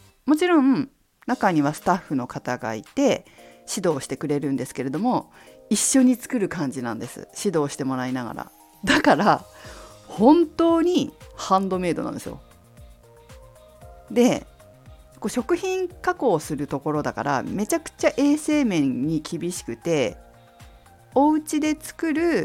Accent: Fukushima, Japan; 私の実家は福島県福島市でリンゴと桃の果物農家をしています。

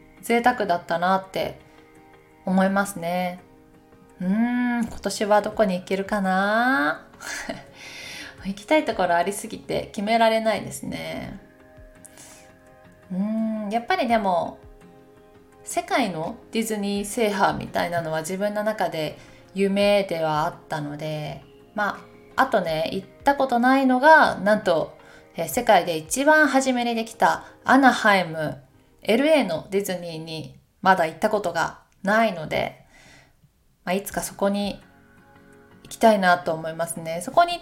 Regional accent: Takayama, Gifu, Japan; 岐阜県高山市、私の故郷に行っておりました。

